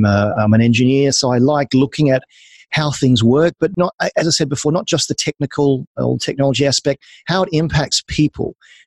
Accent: Australia; now in London, United Kingdom; I'm obviously Australian. I now live in London, lived here for 13 years

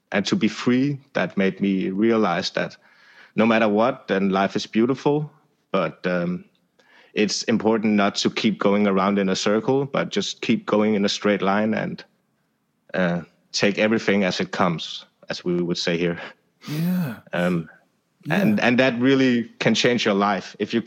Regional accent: Denmark; from Denmark that just wanted to walk those 800 kilometers.

